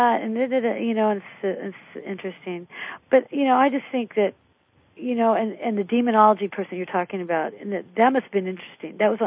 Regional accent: Las Vegas, Nevada, United States; we lived in Las Vegas, I was born in Las Vegas, Nevada

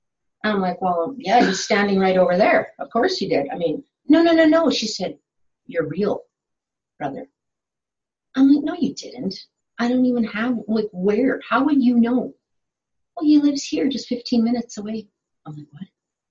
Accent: Manitoba, Canada; And that is from Manitoba. So I was born and raised in Manitoba.

